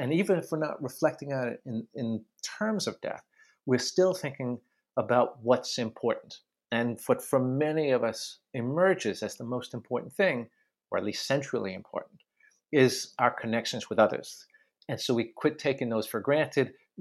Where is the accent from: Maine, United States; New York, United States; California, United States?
New York, United States; I grew up in New York. I have friends in New York.